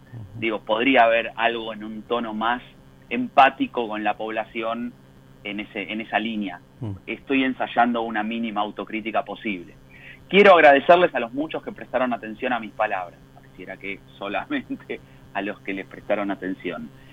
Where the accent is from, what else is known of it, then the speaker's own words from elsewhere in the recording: Argentina; hay que hacer una autocrítica como argentinos, ¿no?